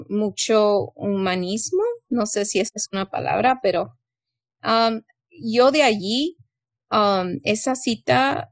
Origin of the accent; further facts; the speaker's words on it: United States; personas como yo, que a pesar de haber nacido y crecido en Estados Unidos